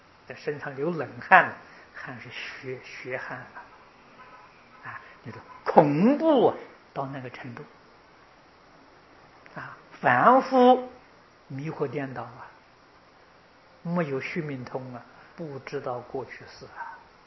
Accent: China; 神识去投胎我们中国人讲灵魂去投胎

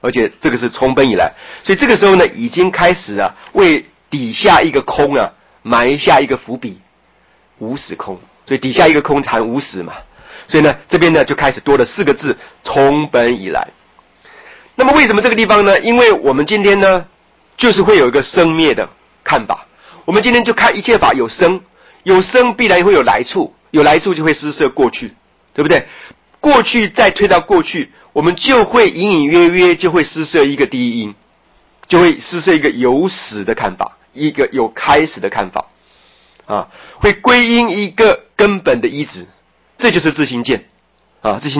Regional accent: China; 而我们中国人讲说啊，这个富贵不过什么？不过三代。

